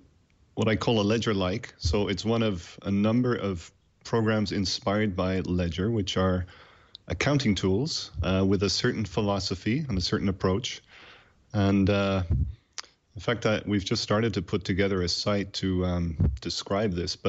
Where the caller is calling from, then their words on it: Los Angeles, California, United States; I'm speaking from Del Rey in Los Angeles, which is... Not too far from Marina Del Rey.